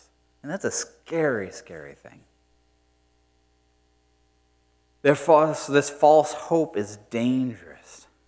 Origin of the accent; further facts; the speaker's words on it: the South, United States; well, we call it dinner because we're from the South.